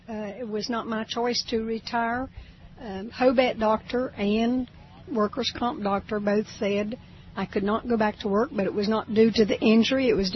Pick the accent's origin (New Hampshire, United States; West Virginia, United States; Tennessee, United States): West Virginia, United States; I'm born and raised in West Virginia.